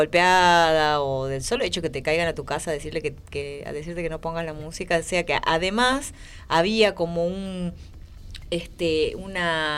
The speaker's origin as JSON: {"language": "Spanish", "region": "La Rioja", "country": "Argentina", "said": "una cultura como la riojana, que somos muy alcohólicas."}